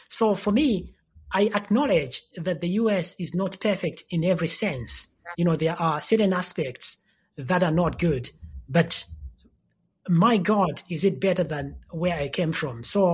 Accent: Zambia; So I picture myself as a kid in Zambia growing up in the Kombon and thinking about the pieces that I write as something that could be advice for that young person.

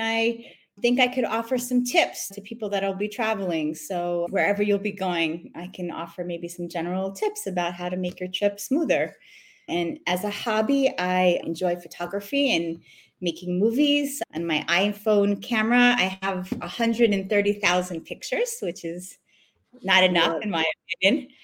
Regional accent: United States; moved away as an adult; now in Israel; I grew up in America till about the age of 30. We made Aliyah right after September 11th. So Israelis going to America sometimes consult with me.

